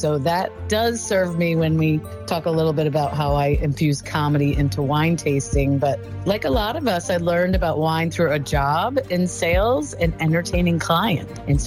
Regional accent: New Jersey, United States; Born and raised in New Jersey, the wine capital of the country.

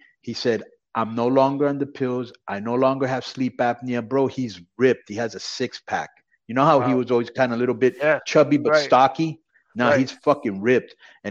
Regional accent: Florida, United States; I grew up watching him in Florida.

